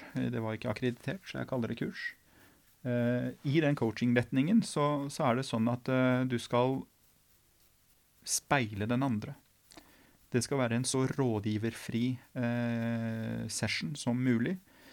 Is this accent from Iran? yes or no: yes; Iran; Og som en iraner så er målet tydelig definert